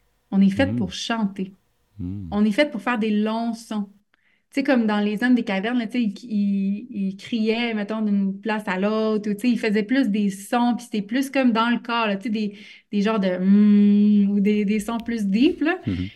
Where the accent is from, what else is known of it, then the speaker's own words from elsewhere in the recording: Quebec, Canada; Mais moi, je viens de l'Abitibi, hein. Fait que, tu sais, j'ai grandi sur le bord d'un lac dans le fin fond du bois en jouant avec les grenouilles puis les serpents.